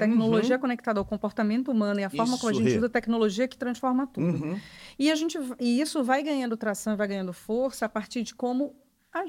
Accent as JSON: {"language": "Portuguese", "town": "Belém", "region": "Pará", "country": "Brazil", "tie": "born there", "said": "eu nasci em Belém do Pará, vim da Amazônia, fiz comunicação."}